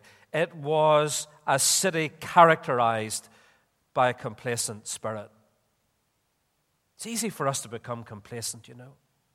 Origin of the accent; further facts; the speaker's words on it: Belfast, Northern Ireland, United Kingdom; in my hometown of Belfast